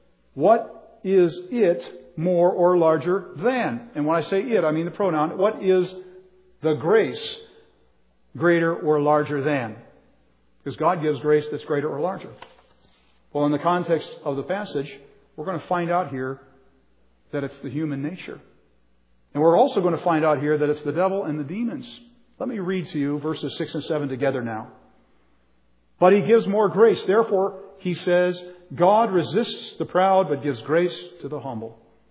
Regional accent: United States; that's an American plane and I'm an American. Those are my planes.

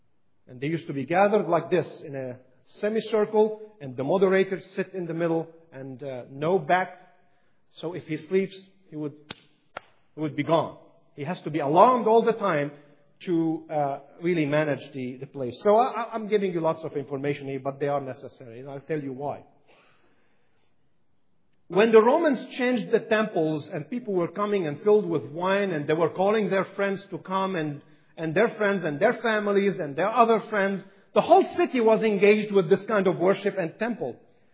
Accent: Baalbek-Hermel, Lebanon; English is a second language; I come from Lebanon again. You know that, right? I said it twice. I come from a city that is 20 or 30 minutes away from Baalbek.

